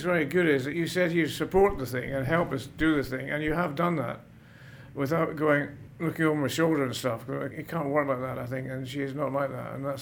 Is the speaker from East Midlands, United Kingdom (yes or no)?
no; Glasgow, Scotland, United Kingdom; I come from Glasgow.